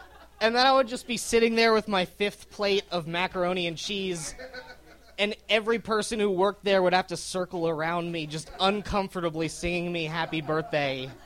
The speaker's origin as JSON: {"language": "English", "town": "Lancaster", "region": "Pennsylvania", "country": "United States", "said": "I'm from Lancaster, Pennsylvania, and the other day I saw a pretty Amish girl, which doesn't never happen, but it was worth noting."}